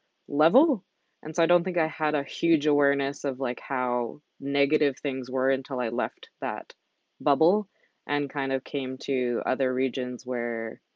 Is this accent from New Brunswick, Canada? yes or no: no; Winnipeg, Manitoba, Canada; now in Calgary, Canada; But growing up in Winnipeg, I have a different sense of the land compared to when I came to Calgary.